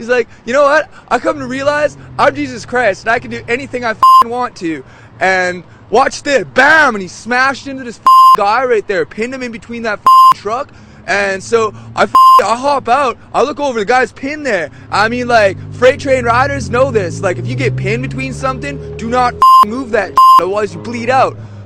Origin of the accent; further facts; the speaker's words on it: Sophia, West Virginia, United States; Sophia, West Virginia.